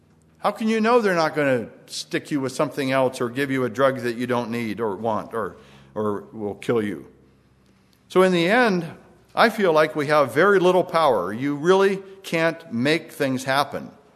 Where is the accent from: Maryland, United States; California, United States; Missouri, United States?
California, United States; But I came from California